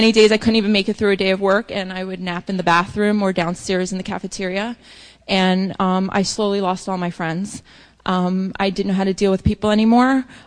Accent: New York City, New York, United States; I grew up in New York City.

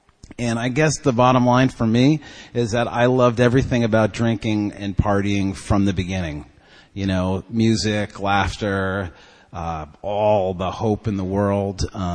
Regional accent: New York, United States; I grew up here in New York.

